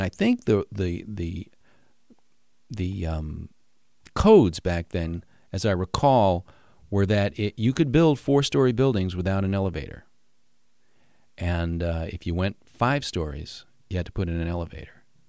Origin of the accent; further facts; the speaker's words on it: New York, United States; it was reminiscent of the house I grew up in New York. It was built in 1924.